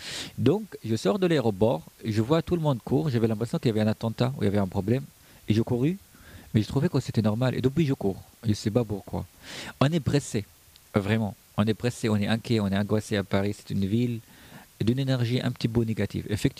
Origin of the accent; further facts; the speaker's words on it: Syria; moved away as an adult; now in France; Moi, j'ai quitté la Syrie quand j'avais 25 ans. Aujourd'hui, j'ai 35 ans. Donc, j'ai grandi en France, j'ai appris beaucoup de choses. Je suis français aujourd'hui, j'ai la nationalité.